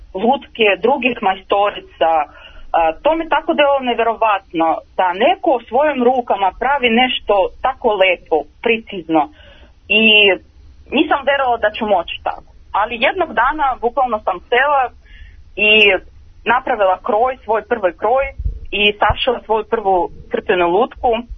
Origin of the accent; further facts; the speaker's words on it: Russia; Serbian is a second language; Ja sam Ruskinja, a u Rusiji su postojali tri vrste lutaka.